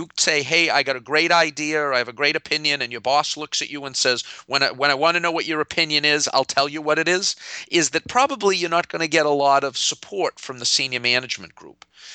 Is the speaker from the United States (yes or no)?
yes; Massachusetts, United States; I'm from Massachusetts.